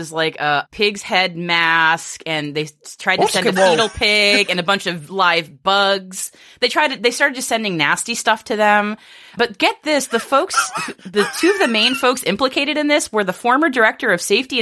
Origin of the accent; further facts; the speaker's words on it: Massachusetts, United States; I have a little local news here from the Spirit of America, a.k.a. Massachusetts, my home state.